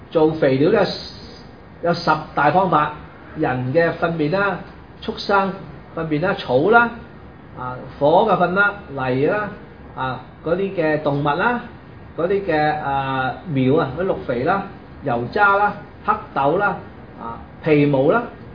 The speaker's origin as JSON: {"language": "Cantonese", "region": "Guangdong", "country": "China", "said": "我哋廣東人已經好充足嘅水喎，即係鄉下都係咁樣樣嘅生活習慣"}